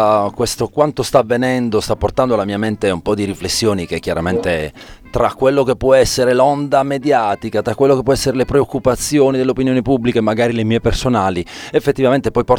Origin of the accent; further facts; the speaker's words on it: Apulia, Italy; quando per esempio deragliò un treno dalle parti nella mia terra, dalle parti di Grumo in Puglia